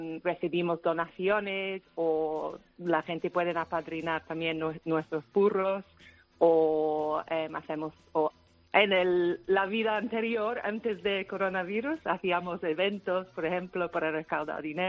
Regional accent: England, United Kingdom; Spanish is a second language; now in Spain; Sí, soy de Inglaterra, sí. Ajá. Llevo 9 años aquí en España.

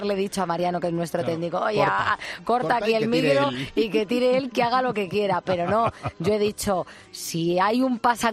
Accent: Asturias, Spain; dice, vamos, como buena norteña asturiana.

